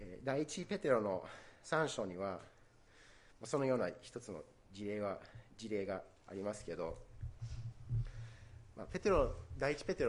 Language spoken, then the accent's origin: Japanese; United States; Japanese is a second language; まあ、アメリカ、私はアメリカ人で、親戚のほとんどがアメリカに住んでいて、